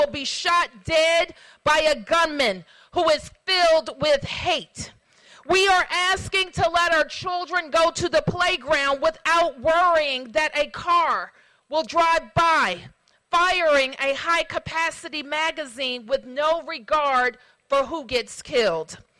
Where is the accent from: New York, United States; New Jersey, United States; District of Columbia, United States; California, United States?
District of Columbia, United States; Washington; I'm the mayor of Washington, D.C., your nation's capital in my hometown.